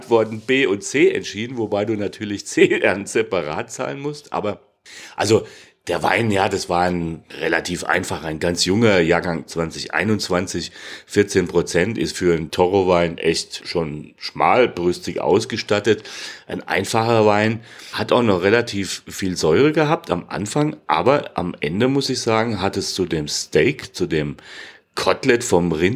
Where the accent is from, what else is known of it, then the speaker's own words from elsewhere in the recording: Hesse, Germany; Naja, ich bin halt Hesse.